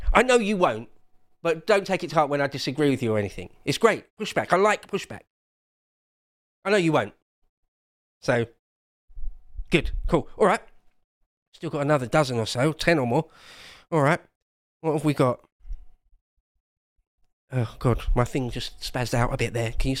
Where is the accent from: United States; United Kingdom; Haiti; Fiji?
United Kingdom; I don't know if you're American or British or whatever, but as a Brit, no, it's got nothing to do with us.